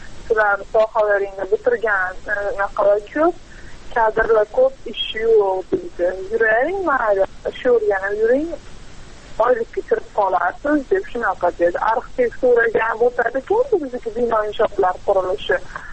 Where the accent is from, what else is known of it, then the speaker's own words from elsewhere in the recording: Namangan, Namangan Region, Uzbekistan; Namangandan.